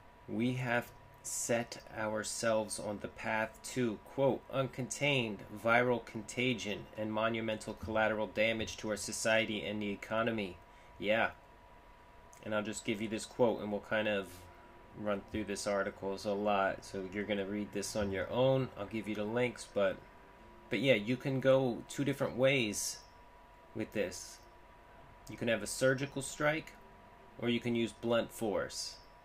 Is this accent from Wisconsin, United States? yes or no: no; Ocean Grove, New Jersey, United States; I live in Neptune. I used to live in Bradley Beach. I used to live in Ocean Grove. I grew up in Ocean Grove